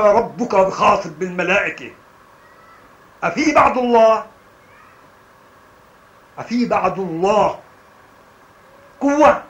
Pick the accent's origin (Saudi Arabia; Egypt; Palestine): Palestine; نحن أبناء فلسطين لا نريد الفر بل نريد الكر